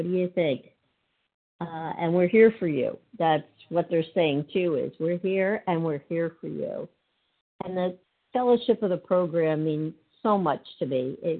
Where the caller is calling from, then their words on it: New Jersey, United States; I'm calling from New Jersey